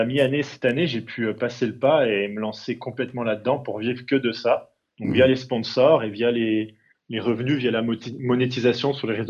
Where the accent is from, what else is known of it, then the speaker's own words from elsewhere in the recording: Saint-Claude, Bourgogne-Franche-Comté, France; J'ai grandi dans le Jura, à Saint-Claude.